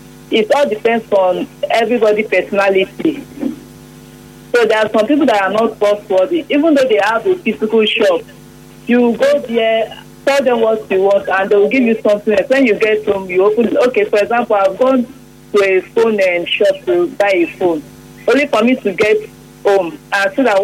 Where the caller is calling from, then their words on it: Owerri, Imo, Nigeria; I'm calling from Owerri.